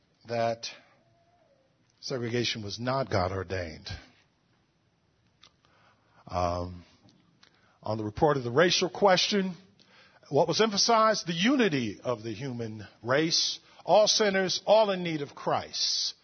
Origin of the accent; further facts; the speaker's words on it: Newark, New Jersey, United States; Riots in the cities that I grew up in 1967 in Newark.